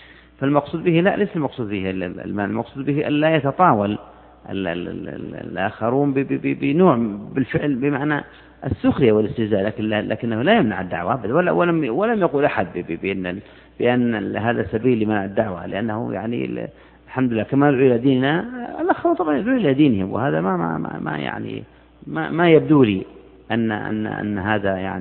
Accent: Saudi Arabia

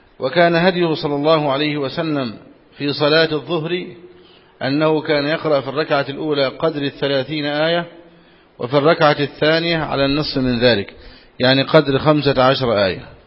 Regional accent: Egypt

